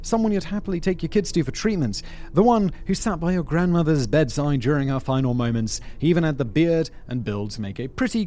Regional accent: United Kingdom; I'm obviously British.

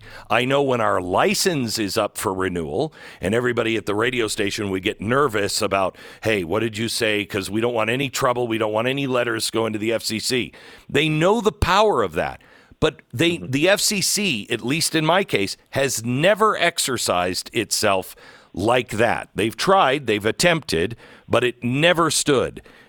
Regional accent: Seattle, Washington, United States; moved away; I'm from Seattle, but I moved away long before the madness set in.

